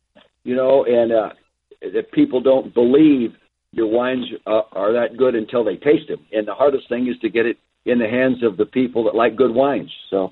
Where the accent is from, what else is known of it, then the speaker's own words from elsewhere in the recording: Calistoga, California, United States; Well, I was born and raised in Calistoga in the Napa Valley.